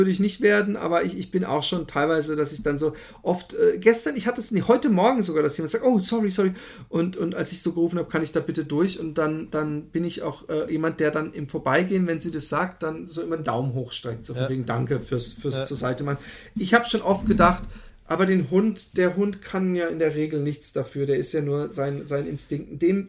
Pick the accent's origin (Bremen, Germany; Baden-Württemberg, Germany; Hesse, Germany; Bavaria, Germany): Baden-Württemberg, Germany; Waldbronn; Aber bei uns in Waldbronn, wo ich aufgewachsen bin, darf man auf den Feldern die Hunde ohne Leine laufen lassen.